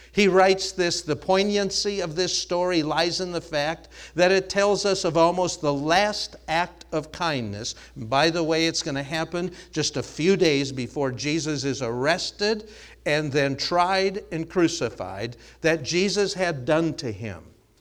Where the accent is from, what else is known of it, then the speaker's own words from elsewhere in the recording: Minnesota, United States; Originally, I had pastored in Pennsylvania in my home state of Minnesota